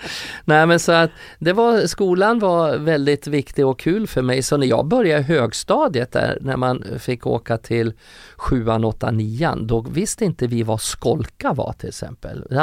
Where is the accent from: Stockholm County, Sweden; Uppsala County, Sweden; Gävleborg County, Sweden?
Gävleborg County, Sweden; Furuvik; jag kommer ju från Furuvik, söder om Gävle. Jag växte upp utanför djurparken i Furuvik där.